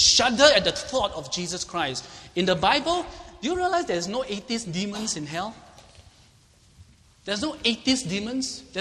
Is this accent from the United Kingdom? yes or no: no; Singapore; Why? Because I'm a Singaporean. I'm thankful for our president.